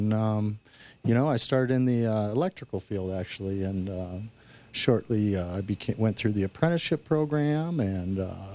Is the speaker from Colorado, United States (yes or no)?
yes; Bailey, Colorado, United States; Well, I am from here in Colorado. So you're a native. I'm a local native here in Colorado, and... I was raised up in the mountains and a nice little town called Bailey.